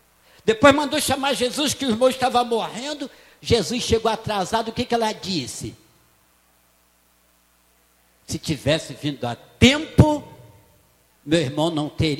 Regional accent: Rio de Janeiro, Brazil; Eu estava num local no Rio de Janeiro, eu sou do Rio de Janeiro

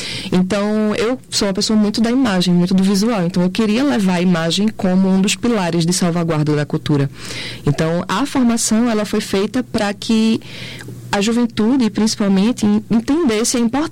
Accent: Jaboatão dos Guararapes, Pernambuco, Brazil; Eu sou pernambucana, eu sou criada em Jabotão de Guararapes. Então, sou criada em Piedade, que é uma dos bairros com maior índice de ataque de tubarão no Brasil.

